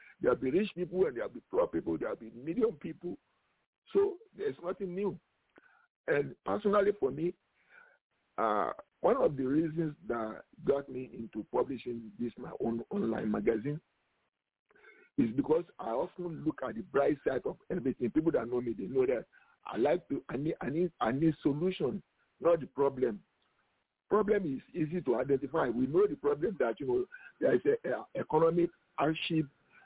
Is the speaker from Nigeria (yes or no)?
yes; Nigeria; now in United States; yes, I'm from there, I'm from Nigeria.